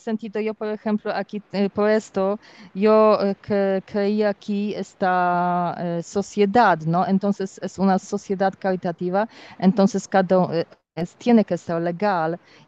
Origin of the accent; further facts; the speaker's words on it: Poland; Spanish is a second language; porque yo soy polaca, claro, yo veo bien porque yo viajé mucho